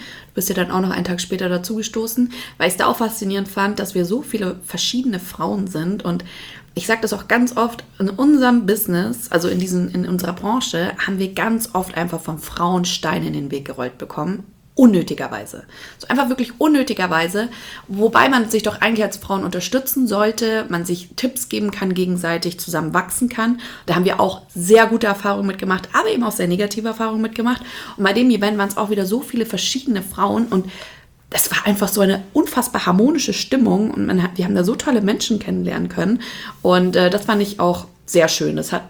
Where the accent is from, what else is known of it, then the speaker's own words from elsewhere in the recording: Munich, Bavaria, Germany; born there; Ich bin München geboren.